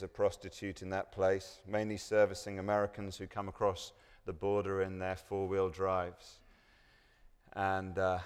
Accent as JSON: {"language": "English", "region": "England", "country": "United Kingdom", "said": "As you can hear from my strange accent, I'm not from around these parts. If I say anything stupid in the next 30 minutes, just blame it on the fact that I'm English."}